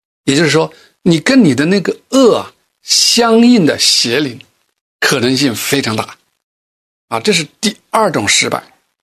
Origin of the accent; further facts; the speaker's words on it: China; 我们中国人叫做道，对吧？